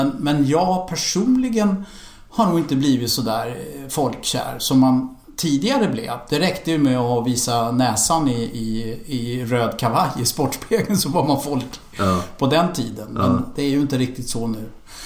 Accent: Rågsved, Stockholm County, Sweden; Ja, jag är från Rågsved och punkare.

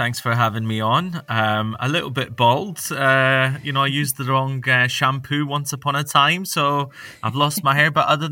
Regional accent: Glasgow, Scotland, United Kingdom; And so when I grew up in Glasgow, so our holidays were, oh my God, it was so exciting.

